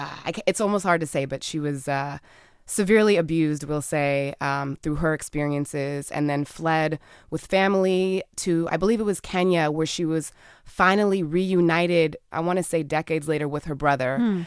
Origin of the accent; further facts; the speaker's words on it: California, United States; A lot of the music that's close to my heart is the Bay Area music that I listened to when I was growing up in the 90s.